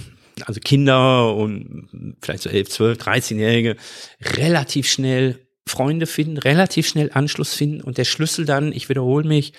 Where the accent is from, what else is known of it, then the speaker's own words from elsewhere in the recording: Oberhausen, North Rhine-Westphalia, Germany; Also meine Heimat ist auch Oberhausen, ja, und ich bin auch hier und meine Familie natürlich hier und alles. Also deshalb ist das schon auch meine Heimat.